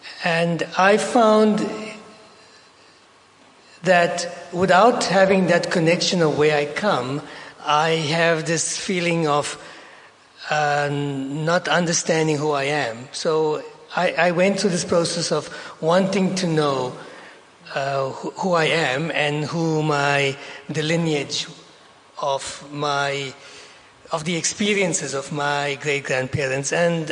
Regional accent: South Africa; I realized I'm not Indian. I have biologically inherited the genes, but socially, culturally, I am not Indian. Actually, I felt out of place in India. And I realized I'm South African

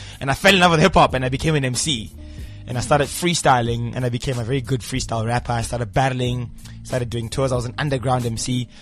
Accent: Tembisa, Gauteng, South Africa; I grew up in Tembisa, East Rand.

